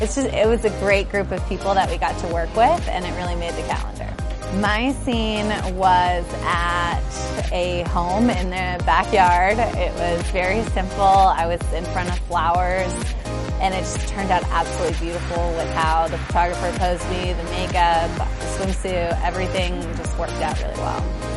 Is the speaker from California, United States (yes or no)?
yes; Napa Valley, California, United States; I'm from Napa Valley, California